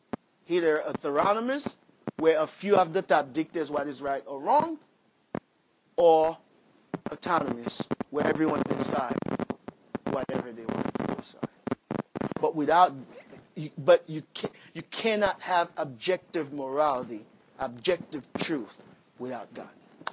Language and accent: English; Haiti; as I was growing up in Haiti, men used to beat their wives.